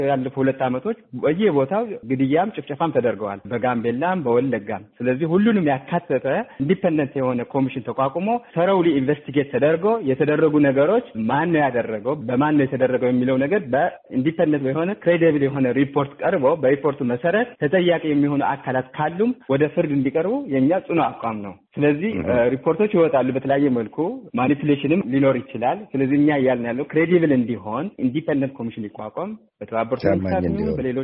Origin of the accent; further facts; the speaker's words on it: Tigray, Ethiopia; now in Germany; እኛም እንደ ትግራይ ተወላጅ ኮሚኒቲ አባላት ይሄ የሚደረገው ጦርነት ያሳስበናል፣ እንደ ኢትዮጵያውያንም እንደ ትግራይ።